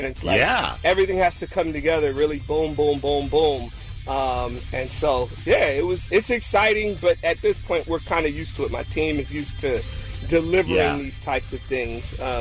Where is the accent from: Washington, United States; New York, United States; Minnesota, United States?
Washington, United States; Seattle; Angela's from Seattle. I'm from Seattle. … from Seattle.